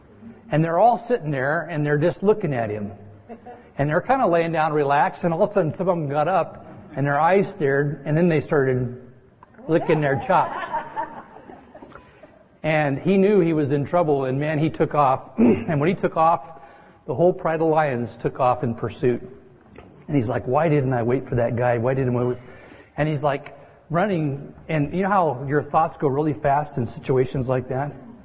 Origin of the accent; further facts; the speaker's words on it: California, United States; I grew up in Modoc County, and it's a very sparsely populated county, very much like Trinity County, and enjoyed growing up hunting and fishing.